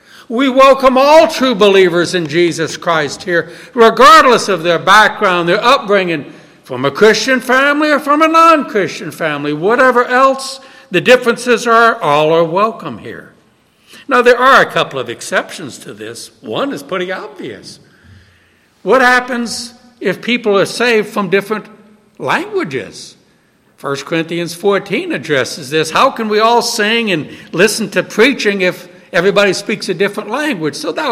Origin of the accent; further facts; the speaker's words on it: New Orleans, Louisiana, United States; I grew up in New Orleans, where every church in the Old South was racially segregated.